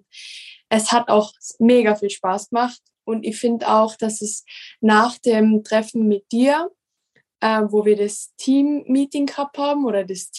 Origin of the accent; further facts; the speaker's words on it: Mieming, Tyrol, Austria; Ich komme aus Miming